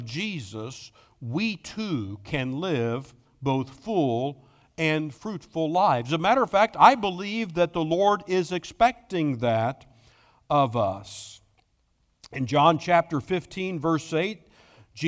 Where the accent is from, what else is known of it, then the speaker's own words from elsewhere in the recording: Springfield, Missouri, United States; born there; and I say I was born in Springfield, Missouri, they say, really?